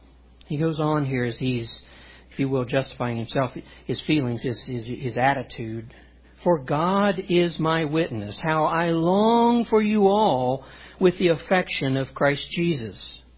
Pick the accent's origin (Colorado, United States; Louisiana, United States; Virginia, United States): Louisiana, United States; Now, you know I'm Cajun, right?